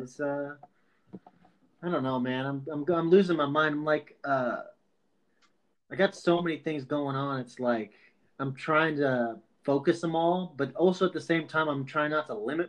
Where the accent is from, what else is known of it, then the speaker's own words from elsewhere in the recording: California, United States; I'm 38 years old and I'm from Orange County, California.